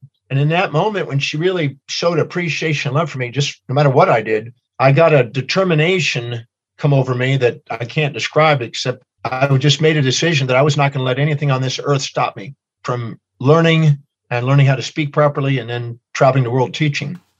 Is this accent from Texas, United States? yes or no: yes; Houston, Texas, United States; also born or lived in Richmond, Texas; When I hit 12 going on 13, I moved from Houston, Texas to Richmond, Texas, where I didn't have a bunch of smart kids.